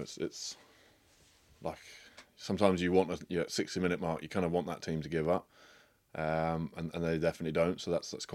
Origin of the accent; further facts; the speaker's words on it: England, United Kingdom; I'd say, as an English guy, like, you know, playing at Twickenham, first home game in the campaign for us